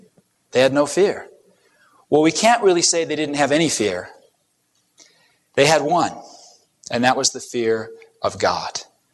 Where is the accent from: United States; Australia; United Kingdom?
United Kingdom; England; My mom, M-U-M, I was raised in England and she is full Irish, was an English teacher.